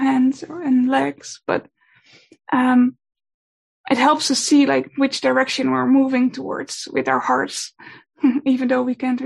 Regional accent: Netherlands; English is a second language; I'm from the Netherlands.

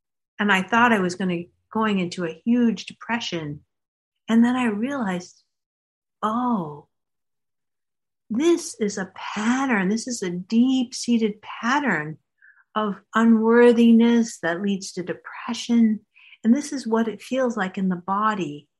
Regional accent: Ireland; I'm Irish. I should be having these baked potatoes.

